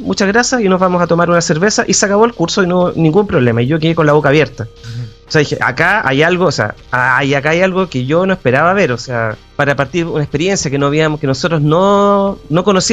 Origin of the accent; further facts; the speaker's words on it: Chile; Yo soy chileno, soy ingeniero civil en computación de la Universidad de Chile